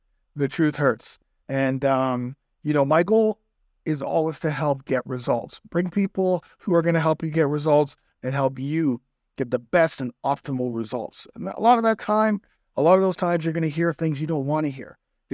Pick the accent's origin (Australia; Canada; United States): Canada; I live here in Toronto. I'm Canadian.